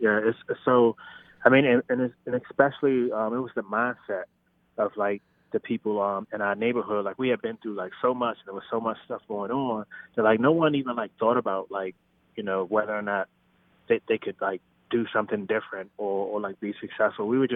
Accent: Washington, District of Columbia, United States; Yes, I grew up in Washington, D.C., Northeast, around, I guess, late 80s, early 90s was the time I was there.

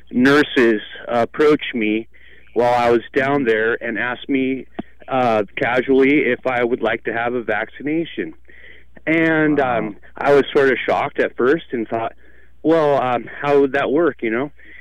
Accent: Oregon, United States; And I said, well, I'm from Oregon, just traveling.

